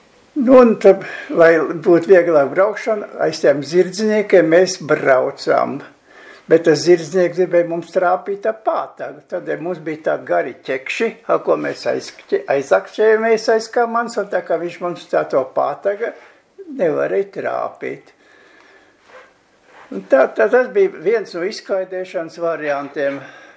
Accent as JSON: {"language": "Latvian", "region": "Riga", "country": "Latvia", "tie": "born or raised there", "said": "Esmu piedzimis Rīgā un citur neesmu dzīvojis. Dzimis esmu 18. novembrī"}